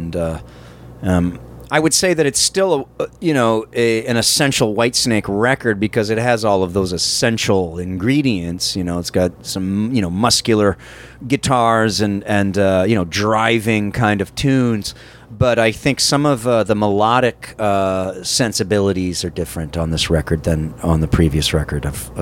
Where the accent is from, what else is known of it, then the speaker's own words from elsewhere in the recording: Massachusetts, United States; But yeah, I'm a masshole, and there's a bus full of massholes up front right now.